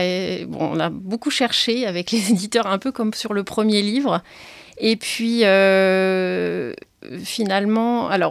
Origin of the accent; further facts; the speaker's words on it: Hauts-de-France, France; Il y a la Scarpe, effectivement, des paysages qui, moi, me sont très familiers, puisque c'est là où j'ai grandi.